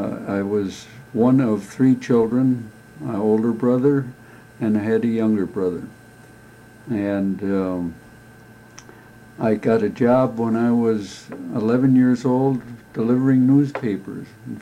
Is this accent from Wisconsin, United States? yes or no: yes; Milwaukee, Wisconsin, United States; I was born in Milwaukee also in 1921. And as I was growing up, the Great Depression hit the United States.